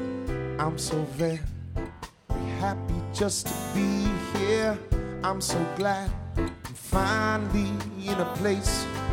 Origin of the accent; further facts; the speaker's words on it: United States; all the things that I had learned about Cuba growing up in America